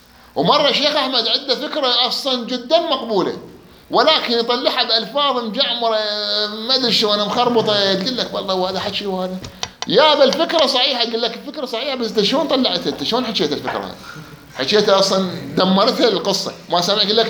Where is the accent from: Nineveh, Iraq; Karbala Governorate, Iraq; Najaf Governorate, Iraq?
Najaf Governorate, Iraq; Najaf; كان عندنا بالنجف ولا زال لحد الان